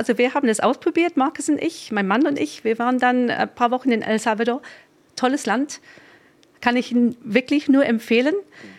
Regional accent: England, United Kingdom; now in Germany; In a nutshell, also ich bin ursprünglich Engländerin. Ich bin inzwischen Deutsch. Also jetzt nach Brexit habe ich mir den deutschen Pass geholt.

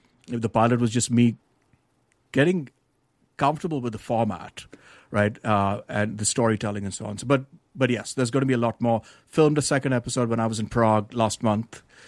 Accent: India; moved away as an adult; now in United States; So, you know, I was born in India and spent my childhood there. And I came here for grad school a long time ago.

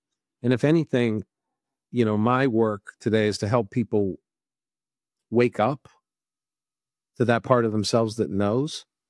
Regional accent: Pittsburgh, Pennsylvania, United States; I grew up in Pittsburgh, you know, that U.S. Steel job that was great.

